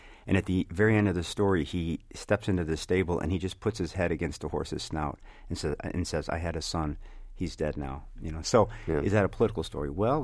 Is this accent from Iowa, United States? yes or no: no; Illinois, United States; growing up outside of Chicago, knowing that all the stuff was going on just a few miles away, was very kind of politicizing.